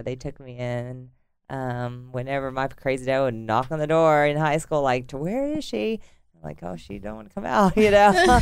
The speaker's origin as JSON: {"language": "English", "town": "Arlington", "country": "United States", "tie": "born or raised there", "said": "In Arlington."}